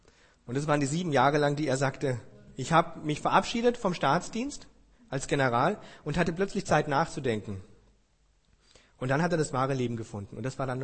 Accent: Germany; wir sind in einer sehr verkopften Gesellschaft, als Deutsche sowieso, wir sind sehr wissensorientiert.

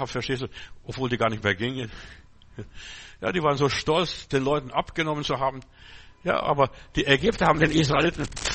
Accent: Bavaria, Germany; Bei uns im Bayerischen Wald hatten wir eine Landwirtschaft und wir haben nicht so viel Geld gehabt zum Düngen und was weiß ich, Jauche auszufahren, was es auch immer ist.

